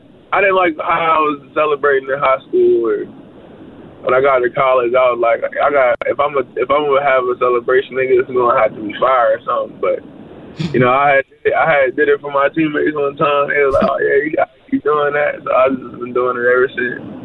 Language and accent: English; Virginia, United States; You know, I'm from Virginia. You know, we get snow.